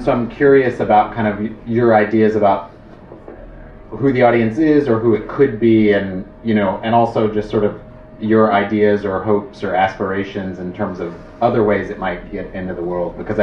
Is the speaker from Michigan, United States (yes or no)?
no; Chicago, Illinois, United States; I'm from Chicago.